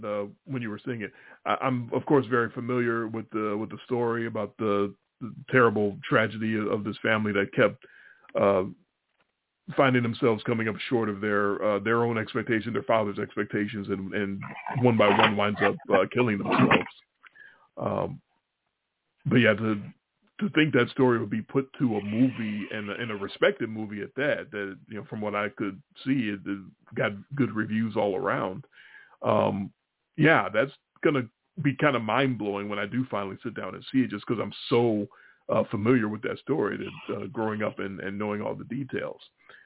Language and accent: English; Chicago, Illinois, United States; everything that we were watching growing up in Chicago and seeing world-class championship wrestling coming through our TV screens from Texas